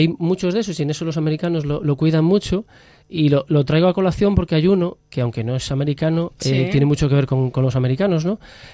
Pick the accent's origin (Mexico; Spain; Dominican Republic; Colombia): Spain; Galicia; Ya no te hablo yo como gallego, ¿no? Que aquí en Galicia con esa tradición que tenemos